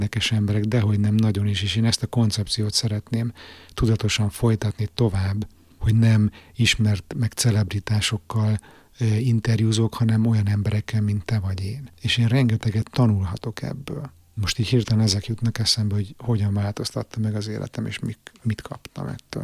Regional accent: Hungary; moved away; külföldön élő magyarként hogyan látjuk a világot

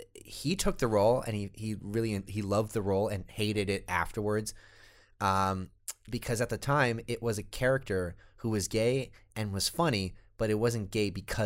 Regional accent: Texas, United States; It's enough that when you're a girl growing up in Texas.

